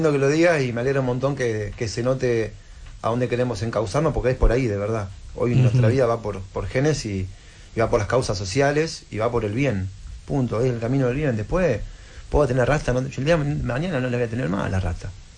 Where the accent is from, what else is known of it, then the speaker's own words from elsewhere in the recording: La Plata, Buenos Aires Province, Argentina; also born or lived in Berisso; Iban a La Plata, donde somos nosotros, somos de Berisso y de La Plata.